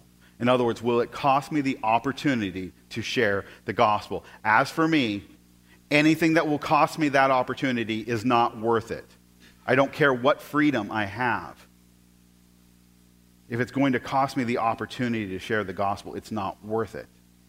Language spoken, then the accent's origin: English; United States; I have the freedom. I'm an American.